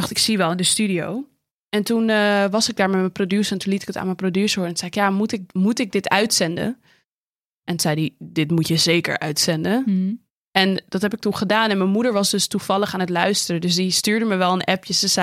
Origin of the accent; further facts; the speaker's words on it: Amsterdam, North Holland, Netherlands; Ik ben opgegroeid in Amsterdam in een hele multiculturele samenleving met allemaal verschillende mensen uit verschillende groepen.